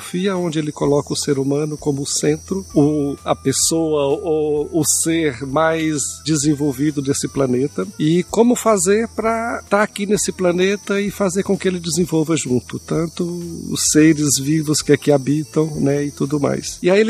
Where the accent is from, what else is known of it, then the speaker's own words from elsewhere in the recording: Minas Gerais, Brazil; o único conceito que eu tinha de desenvolvimento era lá no Vale do Jequitinhonha, lá na minha cidade.